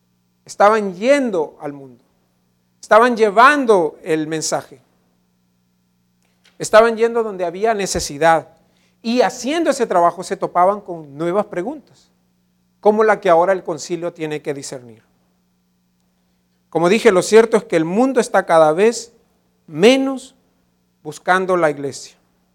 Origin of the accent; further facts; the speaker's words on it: San Salvador, El Salvador; Es que yo crecí en San Salvador.